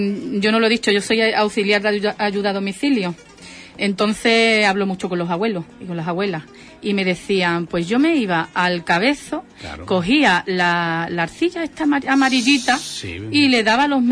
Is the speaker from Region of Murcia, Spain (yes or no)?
yes; Guadalupe, Region of Murcia, Spain; Me iba yo de mi barrio, yo soy de Guadalupe, y me iba